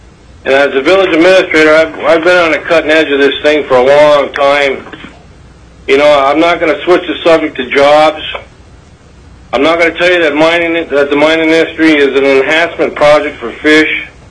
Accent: Hoyt Lakes, Minnesota, United States; I'm from north of there in a little town called Hoyt Lakes.

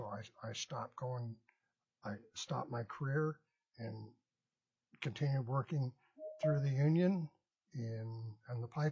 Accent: Fairbanks, Alaska, United States; I grew up in Fairbanks, part of the public school education system.

